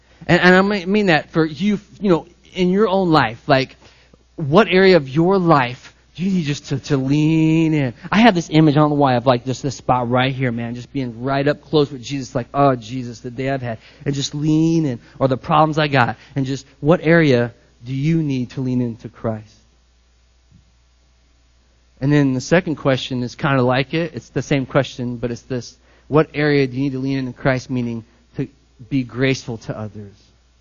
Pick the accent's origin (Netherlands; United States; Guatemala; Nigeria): United States; Midwest; Because I'm like from the Midwest, I'm pale, and I'm slightly overweight.